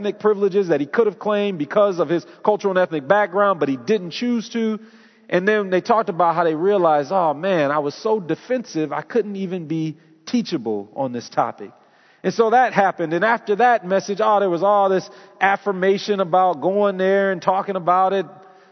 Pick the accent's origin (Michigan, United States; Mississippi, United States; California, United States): Michigan, United States; Detroit; You know, as a child growing up in Detroit, I kind of thought there was this unwritten rule in my household that I was never to date a white girl.